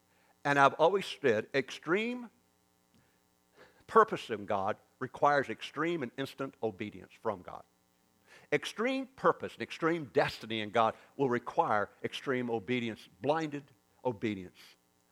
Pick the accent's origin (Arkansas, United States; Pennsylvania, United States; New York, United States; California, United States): Arkansas, United States; But that, to me, I'm from Arkansas.